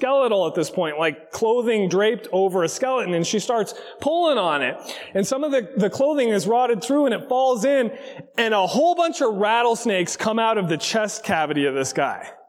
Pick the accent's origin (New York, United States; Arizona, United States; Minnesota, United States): Arizona, United States; I grew up in Arizona. There's a lot of poisonous things in Arizona.